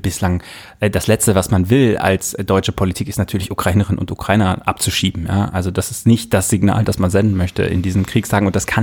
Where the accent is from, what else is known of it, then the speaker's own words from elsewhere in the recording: Germany; Also wollen wir als Deutsche wirklich Leuten sagen, so, ihr müsst jetzt kämpfen.